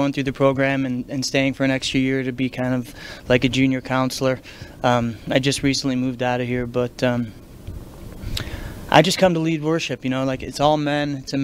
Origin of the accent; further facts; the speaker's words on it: Chicago, Illinois, United States; Yeah, I came to Florida from Chicago in 2016